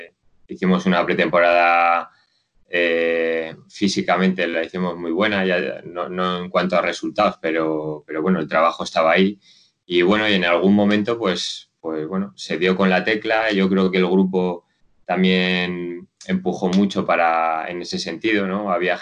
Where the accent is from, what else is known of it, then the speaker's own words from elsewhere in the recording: Logroño, La Rioja, Spain; yo soy de Logroño y soy de una persona que me siento más a gusto en el que en otro lado